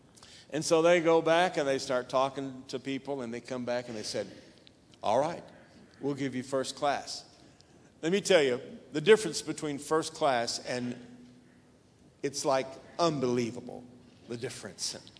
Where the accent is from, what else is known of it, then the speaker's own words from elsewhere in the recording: Sand Springs, Oklahoma, United States; also born or lived in Tulsa; I was born in Tulsa, Oklahoma, raised in that city. On the west side, Sand Springs was the name of the town that I was raised in, just about 6 miles out of town.